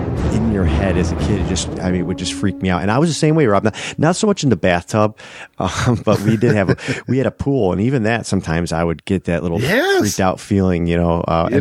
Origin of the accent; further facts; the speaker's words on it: Buffalo, New York, United States; I grew up, you know, just outside of Buffalo. I grew up on the Niagara River, which is a fairly large sized river, feeds into Niagara Falls.